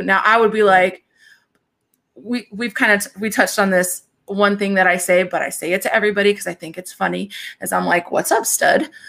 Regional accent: Texas, United States; I'm sure you all can tell by my accent, I was born and raised in Texas

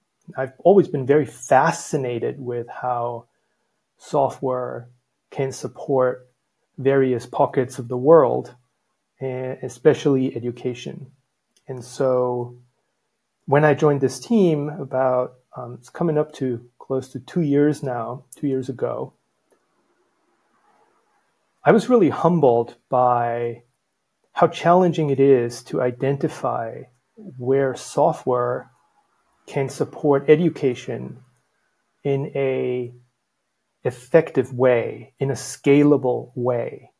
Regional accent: Salzburg, Austria; My background's in computer science and statistics, and I'm originally from Salzburg, Austria. So, central Europe, I suppose.

